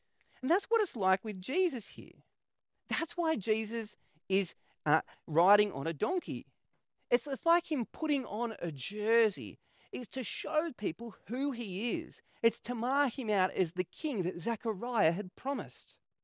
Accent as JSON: {"language": "English", "region": "New South Wales", "country": "Australia", "tie": "born there", "said": "I was born in New South Wales and my dad watched the NRL. So that's kind of what I grew up on"}